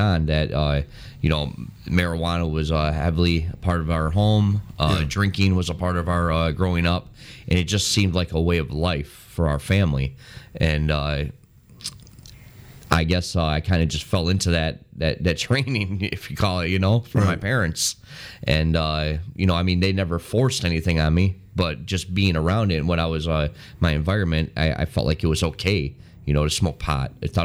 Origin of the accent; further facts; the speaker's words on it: Chicago, Illinois, United States; I'm from Chicago. I moved to the south side of Chicago.